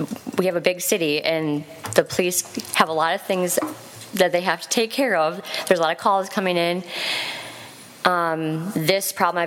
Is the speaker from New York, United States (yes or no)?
no; New Lothrop, Michigan, United States; because I grew up in New Lothrop, and I grew up coming out here to Owosso and visiting here my whole life